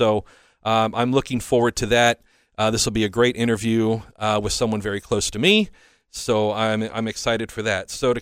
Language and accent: English; Ireland; The only challenge is that I'm Irish, so I have Irish skin.